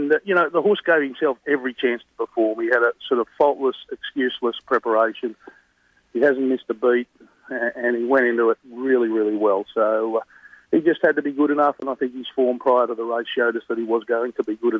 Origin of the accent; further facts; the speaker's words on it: Australia; we sort of lived the dream, as every Aussie does